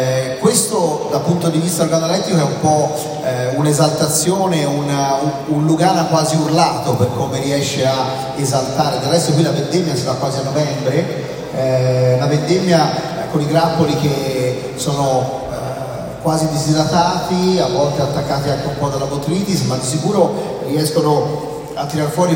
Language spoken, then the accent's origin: Italian; Tuscany, Italy; Io sono toscano